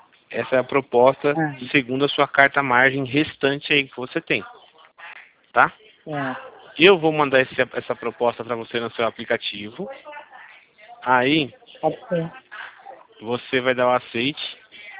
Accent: Campinas, São Paulo, Brazil; É, eu sou aqui de Campinas, sabe?

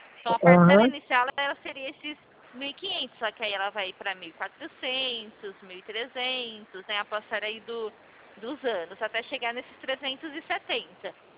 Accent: São Carlos, São Paulo, Brazil; eu sou de São Carlos.

